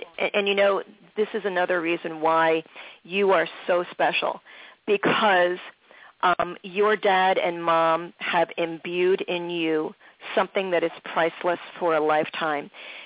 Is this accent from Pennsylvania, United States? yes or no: yes; Philadelphia, Pennsylvania, United States; that means a lot to folks who are born and raised in Philly, because there are so many of us who don't live there anymore.